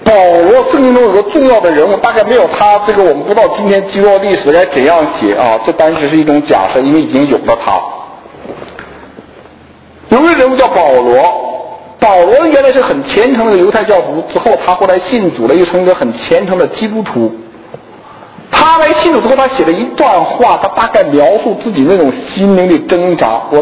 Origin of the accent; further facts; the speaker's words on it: China; 不好意思，我们中国人都比较谦虚，我知道